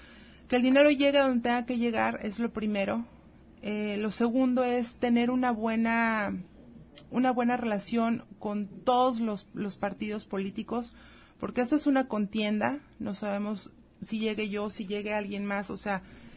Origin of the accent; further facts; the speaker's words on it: Zapopan, Jalisco, Mexico; now in Autlán, Mexico; Soy originaria de Zapopan, Jalisco, pero ya tengo más de 30 años viviendo aquí en Autlán.